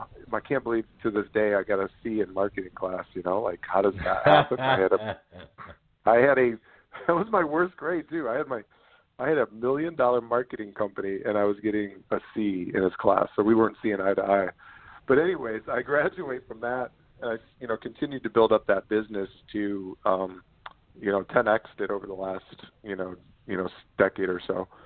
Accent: Ohio, United States; now in Michigan, United States; And I've lived here for about 20 years, and I grew up in Ohio near Cleveland.

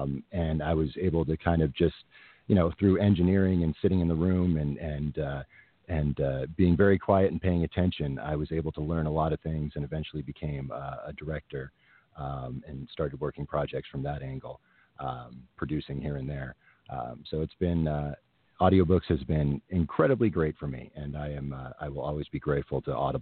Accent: Maine, United States; moved away as an adult; also born or lived in New York; I was born the poor son of a farmer in Maine. My mom was a teacher and my mother was a farmer, and I grew up in Maine. I moved to New York to go to college and ended up staying there

